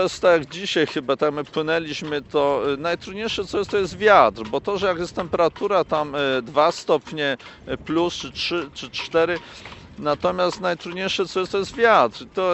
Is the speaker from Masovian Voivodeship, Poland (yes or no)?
no; Silesian Voivodeship, Poland; no i to jestem ze Śląska